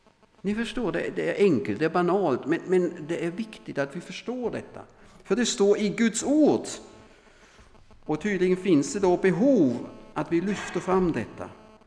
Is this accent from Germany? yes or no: yes; Germany; Och det kan jag knappt säga som tysk.